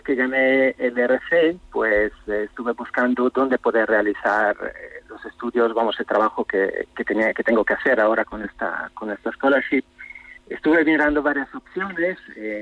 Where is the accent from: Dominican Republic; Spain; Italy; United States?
Italy; Spanish is a second language; Somos varios italianos, curiosamente, trabajando allí